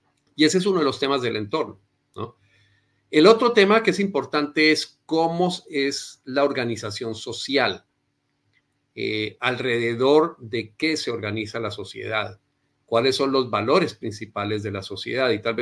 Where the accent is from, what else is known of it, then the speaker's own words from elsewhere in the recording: Colombia; la forma como yo a veces me expreso muy a la colombiana resulta siendo ofensiva para un argentino